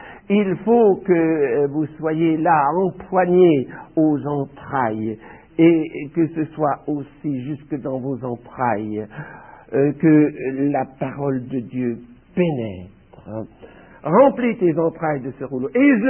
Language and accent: French; France; puisque je suis français, eh bien, que je parle d'abord aux Français